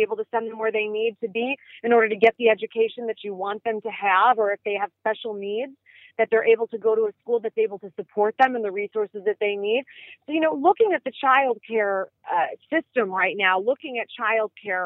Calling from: Chicago, Illinois, United States; I sure am. I'm joining you from Chicago.

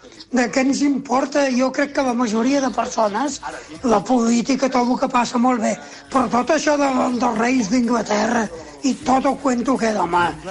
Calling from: Vilanova i la Geltrú, Catalonia, Spain; de Vilanova i el Geltrú, que ja us he comunicat diverses vegades

